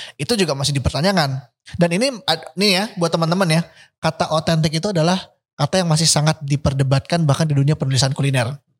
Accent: Magelang, Central Java, Indonesia; Karena gue orang Magelang dan gue seneng banget makanan manis Jogja gitu.

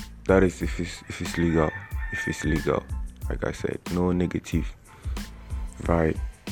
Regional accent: Ghana; English is a second language; from Ghana, and yeah, I really never thought I'd be doing this

